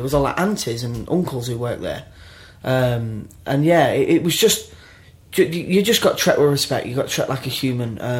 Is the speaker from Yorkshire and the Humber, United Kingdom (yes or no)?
yes; Grimsby, Yorkshire and the Humber, United Kingdom; because I was brought up in Grimsby, and it's not the sort of... It's a rough town, and I was in a rough area of a rough town